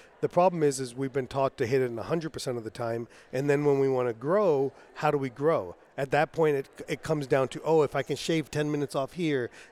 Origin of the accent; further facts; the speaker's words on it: India; It's hard as an Indian because we're always trying to save money.